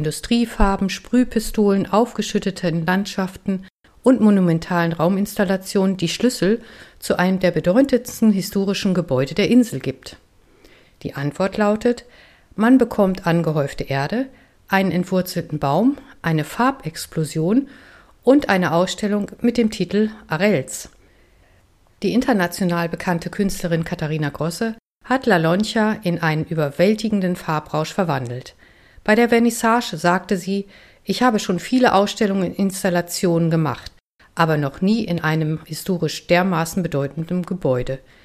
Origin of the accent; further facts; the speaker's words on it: Bochum, North Rhine-Westphalia, Germany; Als Bochumer Gewächs geht dies sozusagen speziell an meine Bochumer Community.